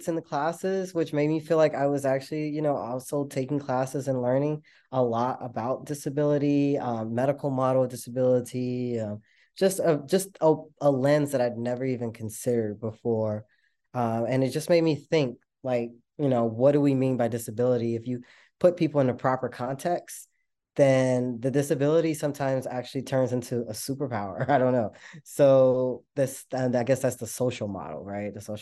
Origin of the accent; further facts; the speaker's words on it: California, United States; now in New York, United States; I literally, I kind of landed face first into New York. I come from California